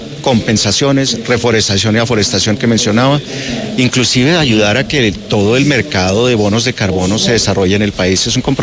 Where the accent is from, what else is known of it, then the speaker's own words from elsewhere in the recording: Colombia; es fundamental que como colombianos hagamos lo que sea oportuno y necesario